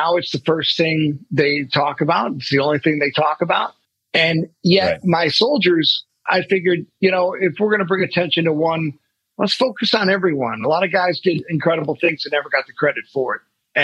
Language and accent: English; Buffalo, New York, United States; I'm from Buffalo. We have snow all the time.